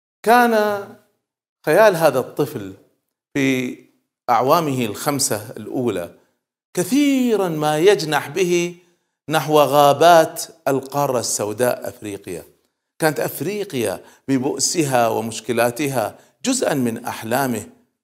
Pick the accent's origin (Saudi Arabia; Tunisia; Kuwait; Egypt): Kuwait; حتى أطلقوا عليه عندنا في الكويت لقب